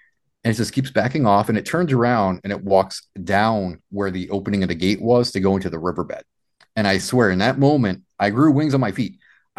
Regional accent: Massachusetts, United States; I grew up in Massachusetts. So, you know, going in the woods, I've heard bears.

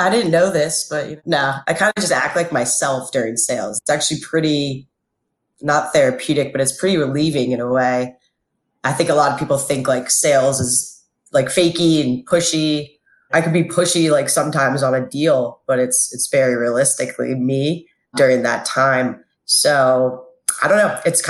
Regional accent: Virginia, United States; So I grew up in Northern Virginia. So been there all my life. Bounced around.

